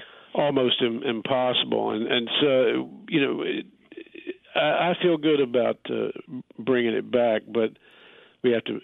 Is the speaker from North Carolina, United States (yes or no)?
yes; Asheville, North Carolina, United States; when I was a kid growing up in Asheville, we didn't have a pro team. We went to Atlanta to see the Braves play.